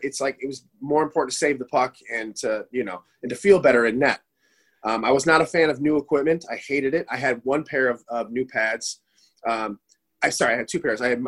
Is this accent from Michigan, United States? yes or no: yes; Michigan, United States; I started, okay, so I'm a 79 birthday. I grew up in Michigan.